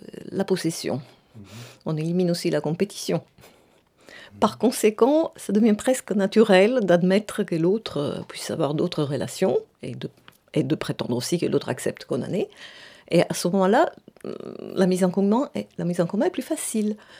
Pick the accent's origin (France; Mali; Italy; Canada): Italy; Southern Italy; French is a second language; moved away; Je suis originaire du Sud, non seulement de l'Italie, non seulement de l'Europe, parce que l'Italie est le sud de l'Europe, mais en plus du sud de l'Italie, avec tout le poids méditerranéen.